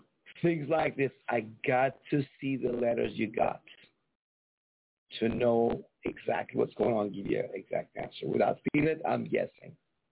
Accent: Iran; English is a second language; But it's English. I'm from Iran. If I can understand these letters in English, so could you.

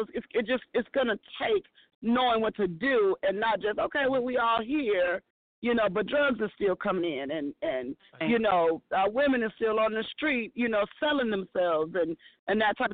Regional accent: St. Louis, Missouri, United States; Because I come originally from St. Louis, and everybody in my community was Black.

